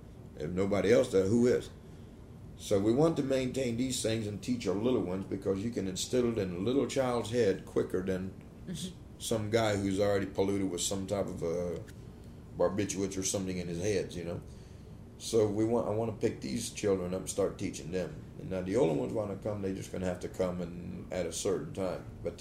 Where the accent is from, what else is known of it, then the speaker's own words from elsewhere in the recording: Florida, United States; I'm not an Indian. I never touched the shores of India yet. I'm a Miccosukee Indian, part Irish. And then we're tagged with the name Seminole.